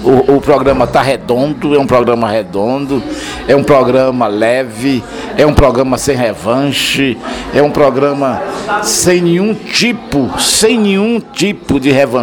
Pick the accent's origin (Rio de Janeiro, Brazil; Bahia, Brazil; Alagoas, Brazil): Bahia, Brazil; Salvador; moved away as an adult; also born or lived in Mucugê; Eu tenho a minha origem em Mucugê, na Chapada, e com 2 meses eu retornei para Salvador. Retornei, quer dizer, minha família retornou, indo eu de colo ainda, pequenininho, né, 2 meses de nascido